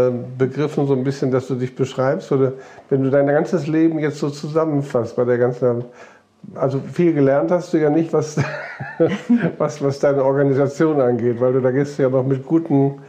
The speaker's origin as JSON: {"language": "German", "region": "Lower Saxony", "country": "Germany", "said": "Ich komme aus der Ecke, ja."}